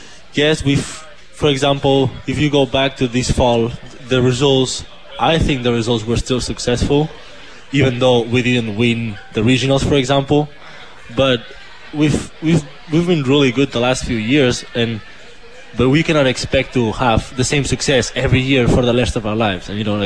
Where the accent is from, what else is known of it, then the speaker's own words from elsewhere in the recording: Spain; English is a second language; hey, I'm from Spain, and I've already been in your situation